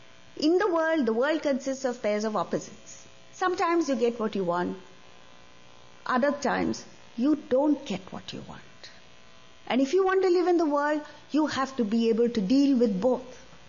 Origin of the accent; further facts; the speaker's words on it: Mumbai, Maharashtra, India; I come from Mumbai, India.